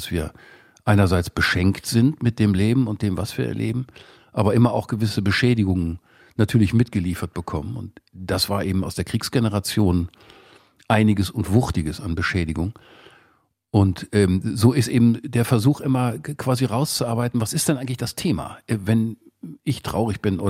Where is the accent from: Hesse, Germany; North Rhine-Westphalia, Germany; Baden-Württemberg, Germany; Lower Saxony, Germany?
North Rhine-Westphalia, Germany; Kleve; Ich komme aus Kleve am Niederrhein.